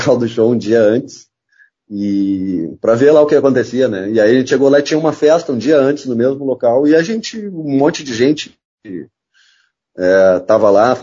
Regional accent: Porto Alegre, Rio Grande do Sul, Brazil; sou aqui do Rio Grande do Sul, Porto Alegre.

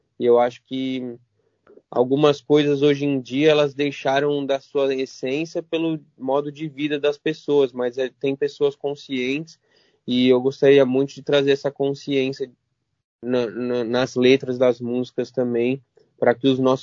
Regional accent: São Paulo, Brazil; born there; first language ar; Portuguese is a second language; Eu fui nascido em São Paulo. Só que os meus pais são imigrantes do Líbano. Então, quando eu nasci, eu aprendi a falar o árabe primeiramente.

